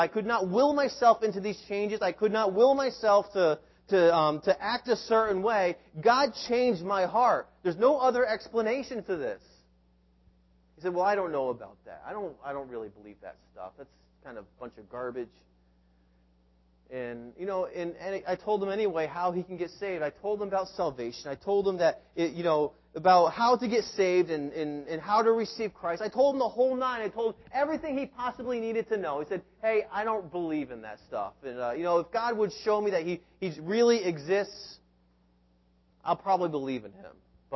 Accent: Storrs, Connecticut, United States; I'm actually originate from the Storrs area, and I went to the Willimantic Church

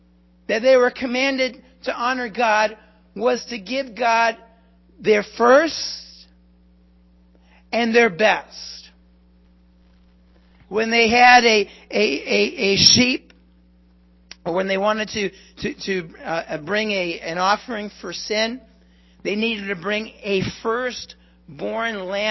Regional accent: Massachusetts, United States; I remember I grew up in Massachusetts

